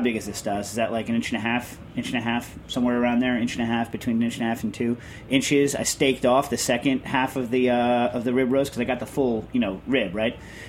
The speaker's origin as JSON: {"language": "English", "country": "United States", "said": "Right, but I'm personally ashamed as an American"}